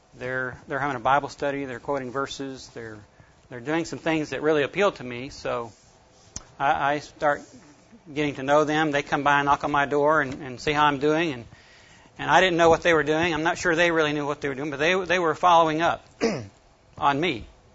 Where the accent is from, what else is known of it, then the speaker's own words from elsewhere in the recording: North Carolina, United States; The next day I got orders to be transferred to North Carolina, which happened to be my home state.